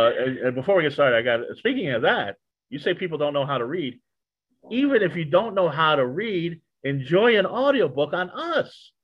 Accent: Westminster, Colorado, United States; Okay, because Nicole and I grew up in Denver at okay. separate times. Westminster, Colorado.

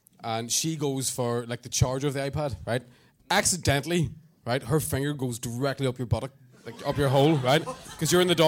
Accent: Lurgan, Northern Ireland, United Kingdom; I'm from Lurgan, like, it's not like a fucking... I don't bale hay.

